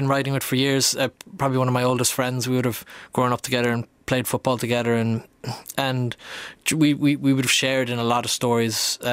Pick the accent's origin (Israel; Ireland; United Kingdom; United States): Ireland; Cork, Munster; also born or lived in Dublin; growing up in Cork, but living in the Liberties in Dublin as well.